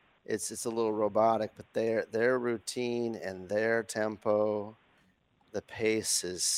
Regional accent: Ontario, Canada; I'm from Northwestern Ontario

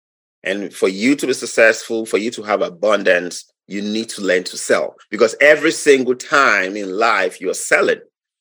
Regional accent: Nigeria; English is a second language; Well, I'm from Nigeria. I was born 46 years ago.

